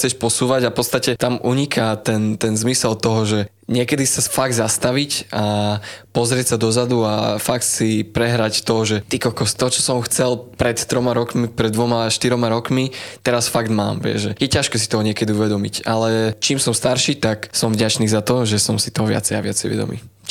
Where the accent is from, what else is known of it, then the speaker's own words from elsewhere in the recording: Košice, Košice Region, Slovakia; ja tým, že som z východu, tak musím povedať, že to sú všetky také miestečka pri Košiciach, teda pri mojom rodnom meste.